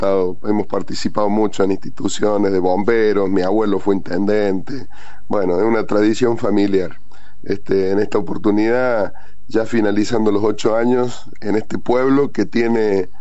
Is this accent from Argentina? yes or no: yes; Córdoba, Argentina; accent: Cordoban tonada; yo soy un cordobés, un muy cordobés, lo vas a notar en la tonada